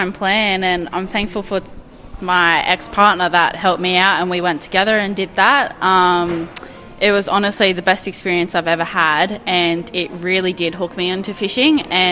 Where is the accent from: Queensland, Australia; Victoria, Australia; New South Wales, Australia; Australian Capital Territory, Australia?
New South Wales, Australia; Eden; I'm from Eden, New South Wales.